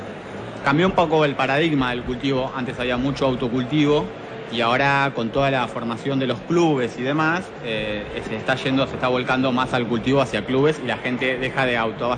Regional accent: Argentina; era una ventaja que creo que teníamos nosotros en Sudamérica, como argentinos, éramos pioneros, éramos unos referentes.

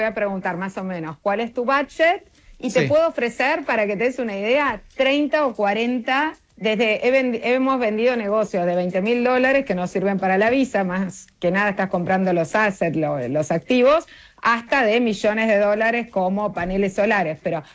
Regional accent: Argentina; now in United States; Soy argentina, como vos, y como muchos de los de tu audiencia. Vivo acá en los Estados Unidos.

